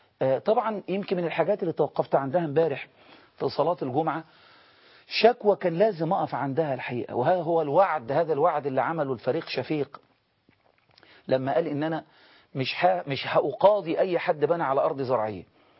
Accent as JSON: {"language": "Arabic", "country": "Egypt"}